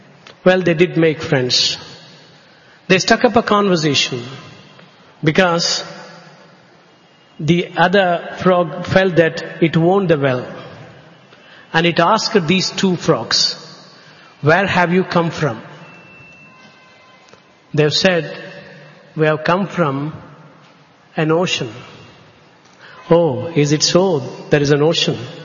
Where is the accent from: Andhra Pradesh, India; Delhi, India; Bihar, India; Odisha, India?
Andhra Pradesh, India; first language Telugu; English is a second language; I come from a place hardly 60 kilometers from this place. And I have never been to this place. I come from Chittur district. My mother tongue is Telugu.